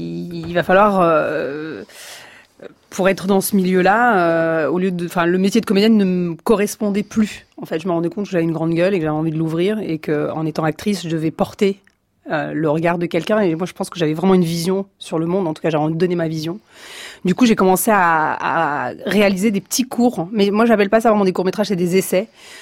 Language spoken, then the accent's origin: French; Viry-Châtillon, Île-de-France, France; Non, enfin, je suis pas cannoise. Moi, j'ai fait une école d'acteur à Cannes. Mais sinon, je suis de Viry-Châtillon. D'une cité à côté de la Grande Bande